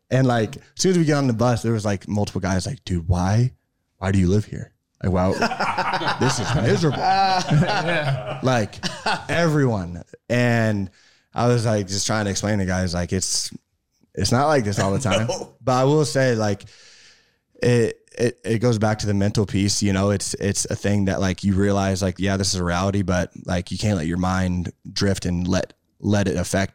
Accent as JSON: {"language": "English", "town": "Kansas City", "country": "United States", "said": "So obviously, everybody on the team knows I was from Kansas City."}